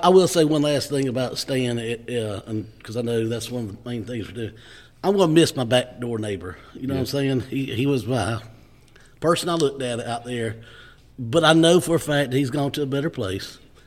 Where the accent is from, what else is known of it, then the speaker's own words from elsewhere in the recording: Georgia, United States; You know, I'm from North Georgia. My mom and dad, my whole family's from the, you know, up that way.